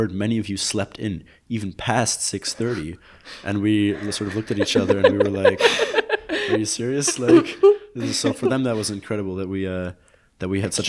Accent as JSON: {"language": "English", "region": "Berlin", "country": "Germany", "said": "I'm from Berlin. I thought I knew what big cities were"}